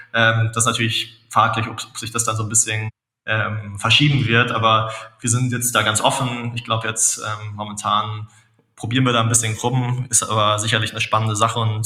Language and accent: German; Munich, Bavaria, Germany; als Münchner muss man ja fast sagen, irgendwie ein gutes Weißwurstfrühstück, das ist schon was Leckeres